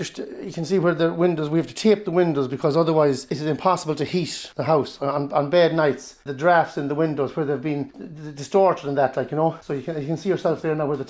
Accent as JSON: {"language": "English", "country": "Ireland", "said": "is Mayo and Donegal so different? We should be treated the same as the east of the country. Like, we're all Irish citizens."}